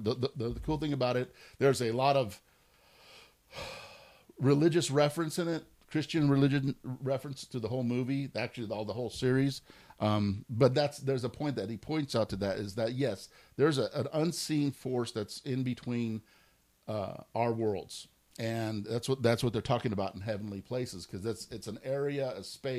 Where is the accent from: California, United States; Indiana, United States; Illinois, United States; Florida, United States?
California, United States; I'm formerly from California. I like to call myself a refugee from California.